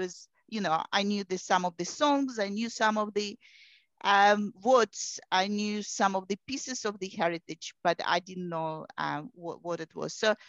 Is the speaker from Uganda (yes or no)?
no; Russia; moved away as an adult; Yeah, I was born in Russia, or I would say probably I was born in the former Soviet Union.